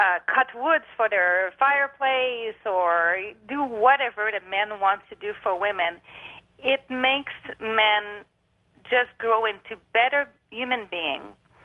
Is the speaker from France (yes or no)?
yes; France; accent: French; English is a second language; now in San Marcos, United States; from beautiful San Marcos, California.